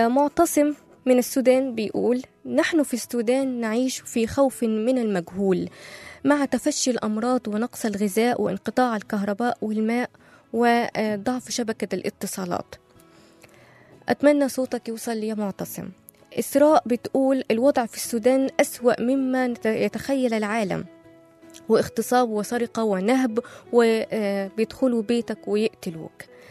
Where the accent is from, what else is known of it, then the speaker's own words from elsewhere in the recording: Egypt; لانه احنا برضو كمان كمصريين لازم نحافظ على حدودنا ولازم نحافظ على السودان، لانه جزء مننا